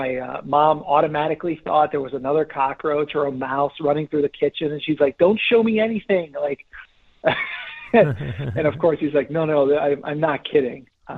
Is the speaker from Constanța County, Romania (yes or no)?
no; Timișoara, Timiș County, Romania; English is a second language; They congregated in my hometown of 400,000 people at that time, called Timișoara